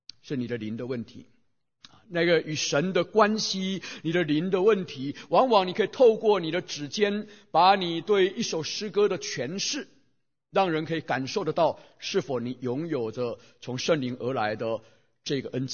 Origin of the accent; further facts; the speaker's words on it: Taiwan; accent: Taiwanese Mandarin; 我是一个台湾出生在乡下长大的一个孩子，当我进入到都市去读书的时候，我是满口的台湾国语啊，我可能讲台湾国语不输给阿扁的啊，到现在你要让我讲我还能讲